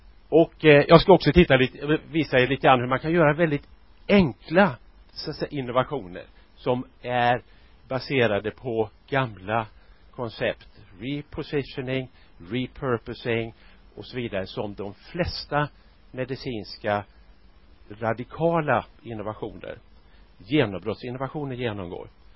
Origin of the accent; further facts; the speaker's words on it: Gothenburg, Västra Götaland County, Sweden; now in Stockholm, Sweden; Är göteborgare fram till måndag. Då flyttar jag till Stockholm.